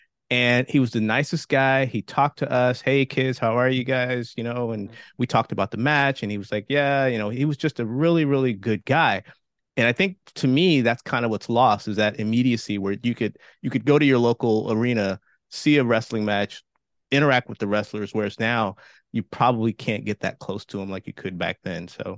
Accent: Richmond, California, United States; I grew up in Richmond, California, and we used to have wrestling at the Richmond Auditorium.

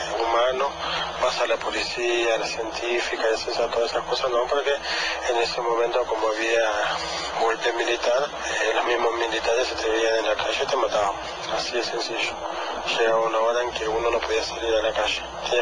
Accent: Berazategui, Buenos Aires Province, Argentina; Soy de Argentina, de la ciudad de Buenos Aires, del partido en la localidad de Berazategui.

